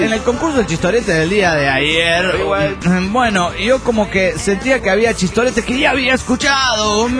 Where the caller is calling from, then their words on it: Aguascalientes, Mexico; de Aguascalientes, México.